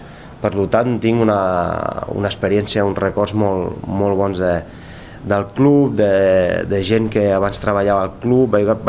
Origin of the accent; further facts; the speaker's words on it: Sallent, Catalonia, Spain; jo soc de Sallent, d'aquí a prop